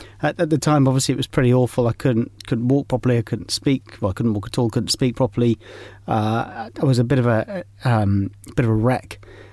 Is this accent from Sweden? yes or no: no; South West England, United Kingdom; As a young boy, I grew up in South Devon, so I had the moors and the rivers and the lakes and the streams and the coast.